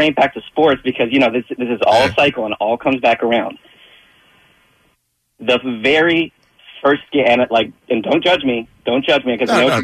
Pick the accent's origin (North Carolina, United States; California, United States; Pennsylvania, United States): Pennsylvania, United States; Roxborough; Yeah, I'm an Irish German Catholic kid from Roxborough.